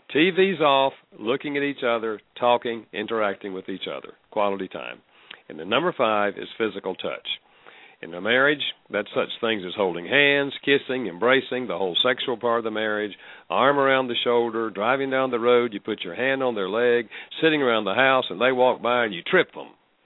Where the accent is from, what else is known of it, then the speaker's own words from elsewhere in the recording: Winston-Salem, North Carolina, United States; And I'm calling from North Carolina. If you can tell the accent, I live here, North Carolina.